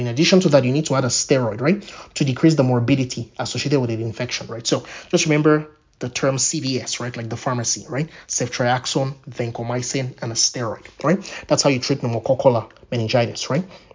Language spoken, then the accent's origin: English; Nigeria; It's a very classic saying in where I'm from. So I'm from Nigeria, by the way.